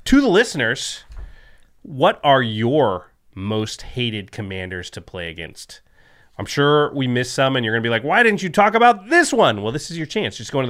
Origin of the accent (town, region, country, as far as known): Portland, Oregon, United States